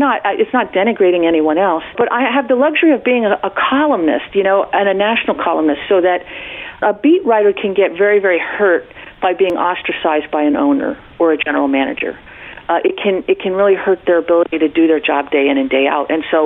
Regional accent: New York City, New York, United States; I was raised in New York City. I was a private school kid from New York City who ended up, you know, out in California.

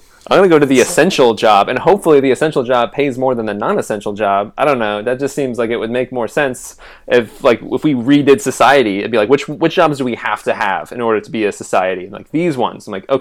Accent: Renton, Washington, United States; born there; Okay, I was born in Renton, Washington, and I'm going to skip the first year of my life because I don't really recall it.

